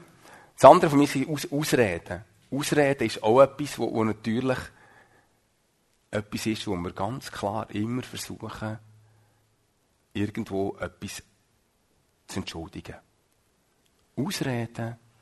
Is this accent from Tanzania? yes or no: no; Switzerland; ist natürlich als Schweizer äußerst populär, hä? Unsere Politik ist ein einziger Riesenkompromiss.